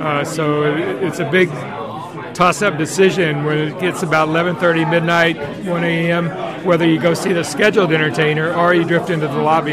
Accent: Cairo, Illinois, United States; now in Bloomington, United States; I come from Cairo, Illinois, which is the southern tip of the state.

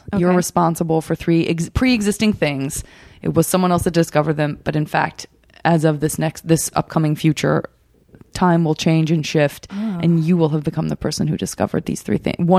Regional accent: Arizona, United States; I'm from Arizona and I went to school at NAU.

